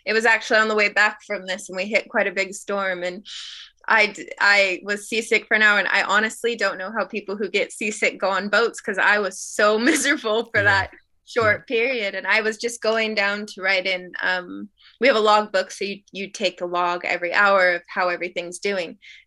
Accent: Alaska, United States; And I mean, I grew up on boats. I grew up in Alaska. I was there throughout part of elementary school, so I spent quite a bit of time on boats.

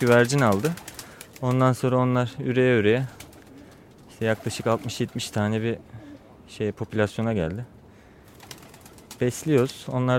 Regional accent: Çatalca, Istanbul, Turkey; Çünkü zamanında beni örseleyen arkadaşlarım Çatalcalıyım diye.

